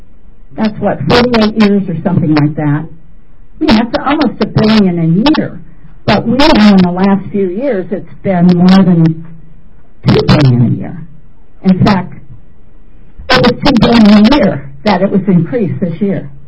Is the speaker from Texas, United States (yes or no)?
no; Bethesda, Maryland, United States; I grew up in Bethesda, so I wound up working for a year.